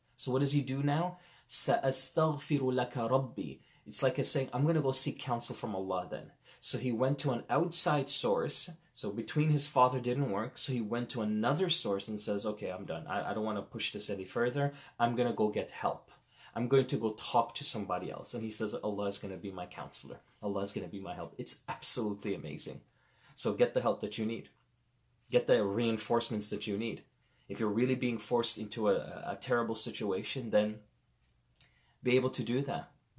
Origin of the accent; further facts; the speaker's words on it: Toronto, Ontario, Canada; also born or lived in Medina; A lot of people think I'm from India or Pakistan. I'm not. I'm actually West Indies. My parents are Guyanese. I was born in Medina. I grew up in Toronto. So I speak zero Urdu, zero. It's just Arabic and English.